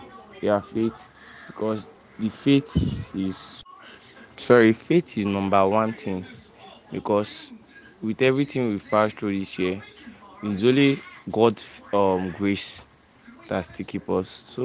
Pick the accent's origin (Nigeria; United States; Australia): Nigeria; English is a second language; I'm from Nigeria.